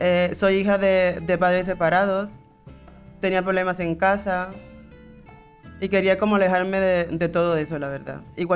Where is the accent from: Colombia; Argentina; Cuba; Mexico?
Cuba; now in Spain; nací el 24 de octubre de 1988. Soy ciudadana cubana, actualmente vivo en España